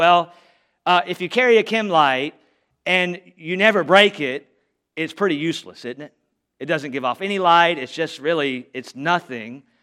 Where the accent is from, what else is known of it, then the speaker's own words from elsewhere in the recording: the South, United States; Now I'm from the South. I don't know how things are up here when it comes to food